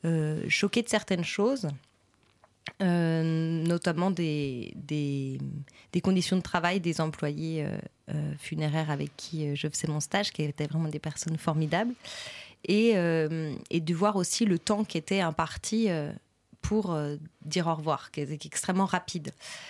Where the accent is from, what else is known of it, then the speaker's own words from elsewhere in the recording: Geneva, Switzerland; Moi, je viens de Genève, j'ai grandi en Suisse